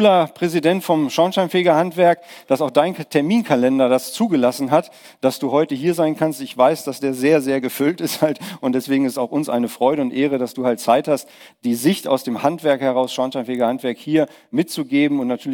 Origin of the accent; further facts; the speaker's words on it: North Rhine-Westphalia, Germany; Wir kommen aus Nordrhein-Westfalen, wir sind in Bayern.